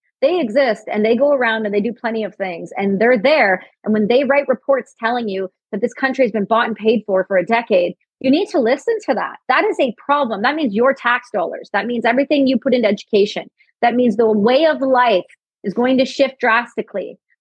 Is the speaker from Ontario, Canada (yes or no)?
yes; Ontario, Canada; I'm from Ontario. I'm born and raised.